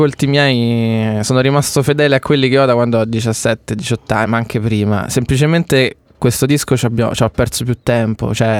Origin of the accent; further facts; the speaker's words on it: Rome, Lazio, Italy; Chiaramente da romano il sogno più grande è fare un giorno lo Stadio Olimpico.